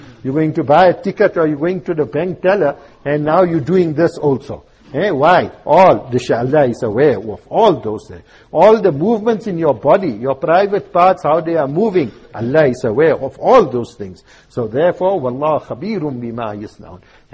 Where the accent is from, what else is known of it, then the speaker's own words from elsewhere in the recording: Primrose, South Africa; I was born in Primrose and grew up there, and all a white area. The only, we were our family Muslim